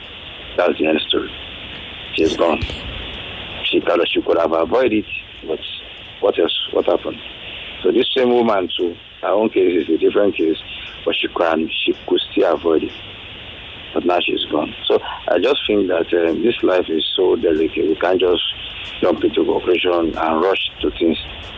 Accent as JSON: {"language": "English", "country": "Nigeria", "said": "Oh, I see. No problem. I'm a Nigerian also."}